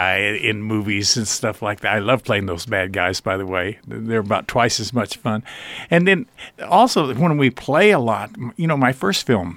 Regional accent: Portales, New Mexico, United States; now in California, United States; Not an awful lot, although I come from Portales.

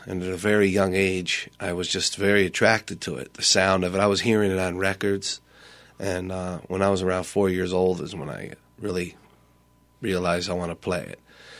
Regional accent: Philadelphia, Pennsylvania, United States; I'm from Philadelphia, so the tri-state area, so Philadelphia, New Jersey, and Delaware.

